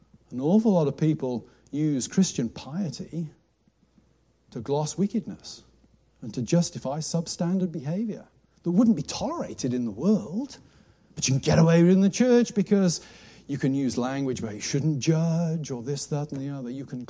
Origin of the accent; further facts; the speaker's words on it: England, United Kingdom; I'm English.